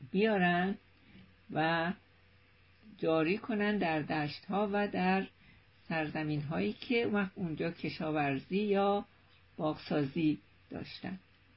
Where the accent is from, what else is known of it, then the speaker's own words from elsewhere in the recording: Iran; ما ایرانی‌ها هنوز غافلیم از این ماجرا